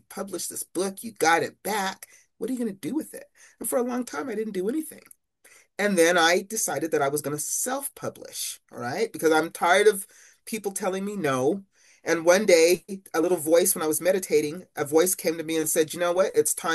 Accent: Salt Lake City, Utah, United States; the reason why I wrote You Sound White is I grew up in Salt Lake City, Utah.

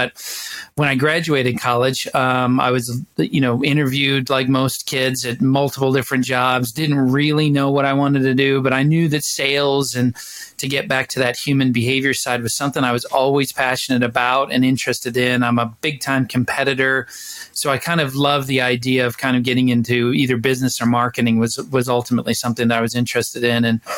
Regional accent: Midwest, United States; now in Arizona, United States; But I moved from the Midwest to Arizona. To complete my studies, if you will, from my undergrad perspective.

